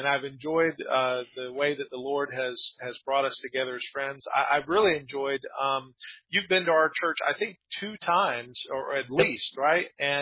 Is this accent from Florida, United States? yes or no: yes; Callahan, Florida, United States; Well, I was born in Jacksonville, and I've never Callahan is right outside of Jacksonville, is where I grew up.